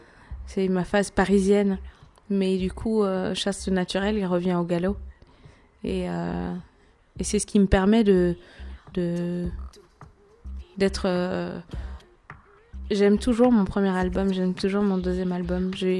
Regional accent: Bamako, Mali; je suis née, j'ai grandi à Bamako, au Mali, et je suis musicienne.

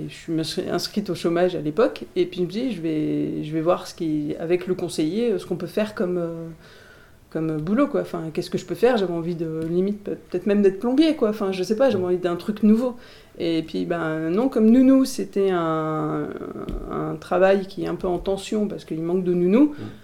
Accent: Montpellier, Occitanie, France; moi je suis de Montpellier, Nîmes, j'ai toujours habité en ville, c'est pas... voilà, la campagne, je découvre, hein, et le Loir-et-Cher, je découvre aussi.

